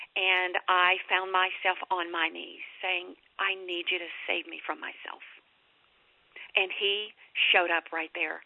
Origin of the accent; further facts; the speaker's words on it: Alabama, United States; You know, I grew up in the Bible Belt. As a matter of fact, I'm from North Alabama, and we're considered the buckle of the Bible Belt.